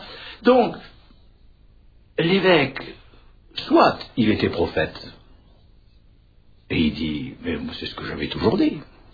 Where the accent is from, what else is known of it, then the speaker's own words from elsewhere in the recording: France; Parce que nous sommes français et parce que nous avons la tête près du bonnet